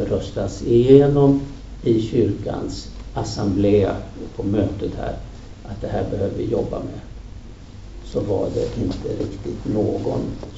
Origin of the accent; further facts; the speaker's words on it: Sweden; För oss som svenskar och som ändå var helt annorlunda och liksom out of the blue var det inte så märkvärdigt.